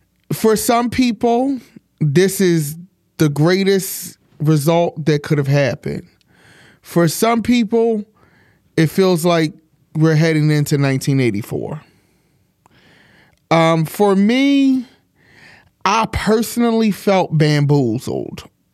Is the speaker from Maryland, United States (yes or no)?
yes; Baltimore, Maryland, United States; But election day, at least in my hometown of Baltimore, felt eerie.